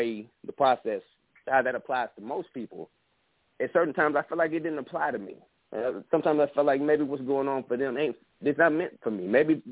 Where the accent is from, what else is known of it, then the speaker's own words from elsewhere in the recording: Atlanta, Georgia, United States; also born or lived in Memphis; I was born in Memphis, grew up in Atlanta, but I would come and stay in Memphis every summer because, my mom worked a job and went to school.